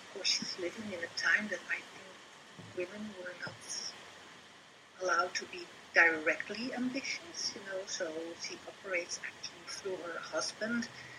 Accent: Netherlands; accent: Dutch; Well, that's it with my thick Dutch accent.

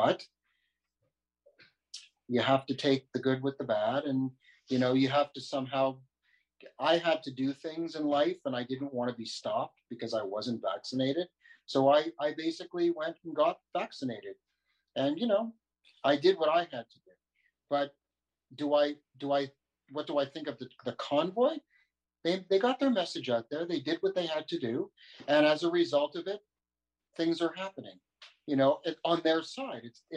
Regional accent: Canada; also born or lived in New York; I was born in New York and I lived in Canada my whole life.

